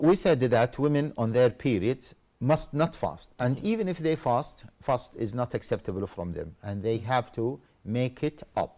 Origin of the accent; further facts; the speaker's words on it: United Kingdom; But we are not Saudis. We are not from Arabs. We are British.